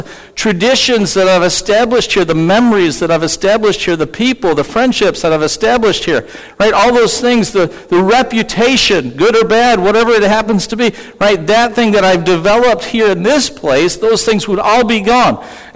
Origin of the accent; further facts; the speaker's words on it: East Coast, United States; now I'm from the East Coast, and I love curvy roads